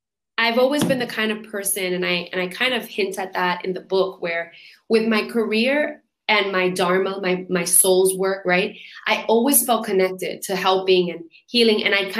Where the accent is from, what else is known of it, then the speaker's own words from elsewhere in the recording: New York City, New York, United States; now in Puerto Rico; You know, I grew up in Brooklyn, I grew up in then in Queens, in New York, and then now I live in Puerto Rico.